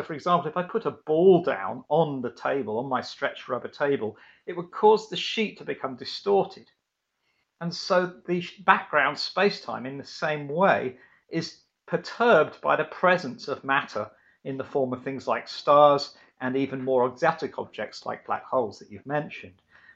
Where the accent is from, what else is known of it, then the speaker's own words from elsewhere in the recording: Sheffield, Yorkshire and the Humber, United Kingdom; And because I'm from Sheffield, the analogy is going to involve snooker